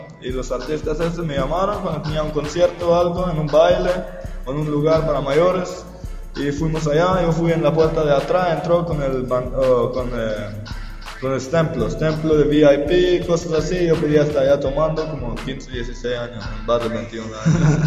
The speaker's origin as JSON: {"language": "Spanish", "country": "Norway", "tie": "born there", "second_language": "Spanish", "said": "Yo empecé cuando tenía 12 años, cuando estaba en Caribe, en Belice, en el país de mi origen, de mi padre, pero nací en Noruega y fui allá para mirar mi familia, para mirar qué cultura, que estuvo allá y encontró mis raíces, mi sangre, mi música."}